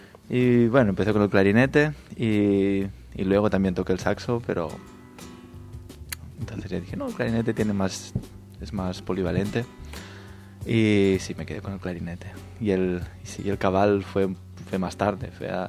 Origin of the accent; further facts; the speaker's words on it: Tortosa, Catalonia, Spain; moved away as an adult; now in Vienna, Austria; la península ibérica, de donde vengo, de Tortosa, y luego sí, la península balcánica y la de Anatolia, porque, bueno, hace unos cuantos años que me fui a Viena